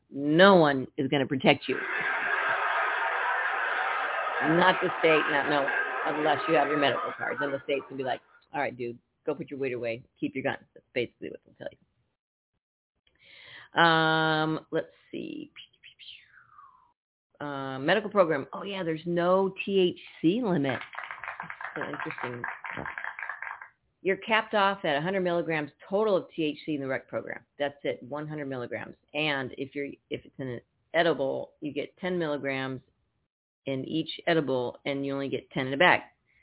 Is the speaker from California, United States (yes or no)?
yes; Napa, California, United States; Some people said I had an accent. They're like, where are you from? I'm from Napa, of all places. I don't think Napa has an accent, except for Valley Girl, right?